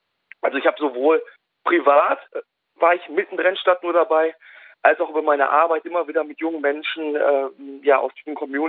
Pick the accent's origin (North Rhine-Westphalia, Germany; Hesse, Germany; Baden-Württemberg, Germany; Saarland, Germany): North Rhine-Westphalia, Germany; Oberhausen; Also ich bin aufgewachsen im Ruhrgebiet in Oberhausen, in NRW und aufgewachsen halt unter vielen türkisch-kurdischstämmigen jungen Menschen eigentlich nur eine Zeit lang, wo ich eigentlich der Einzige war, irgendwie, der keinen Migrations-Background